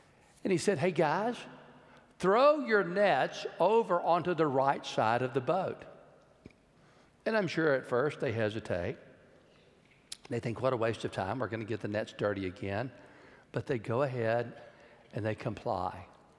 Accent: Georgetown, Texas, United States; when I was a kid, growing up in Georgetown, Texas, we used to do strange things for entertainment.

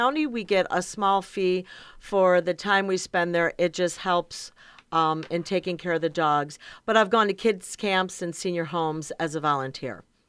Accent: Chicago, Illinois, United States; I grew up in Chicago on the South Side, had a backyard with a fence, grew up with a German Shepherd

